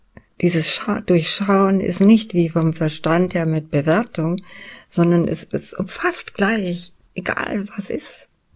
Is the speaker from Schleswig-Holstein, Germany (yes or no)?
no; Bremen, Germany; born there; Oh, ich bin in Bremen geboren.